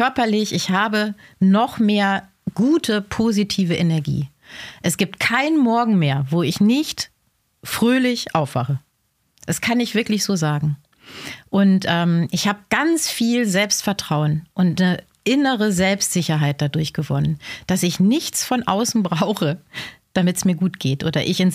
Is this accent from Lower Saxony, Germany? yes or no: yes; Lower Saxony, Germany; Ich komme aus dem Emsland, ja.